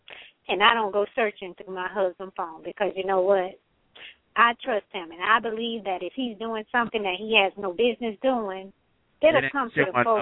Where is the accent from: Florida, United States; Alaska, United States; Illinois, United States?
Florida, United States; Yes, I am. Born and raised in Florida.